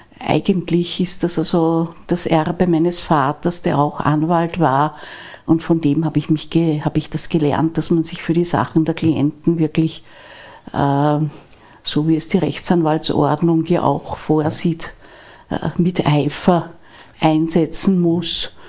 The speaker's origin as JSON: {"language": "German", "region": "Vienna", "country": "Austria", "said": "wir sind ja aus Wien alle"}